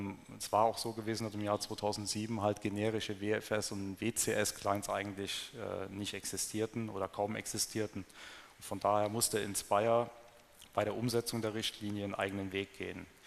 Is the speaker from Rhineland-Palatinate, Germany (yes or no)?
yes; Rhineland-Palatinate, Germany; ich komme aus Rheinland-Pfalz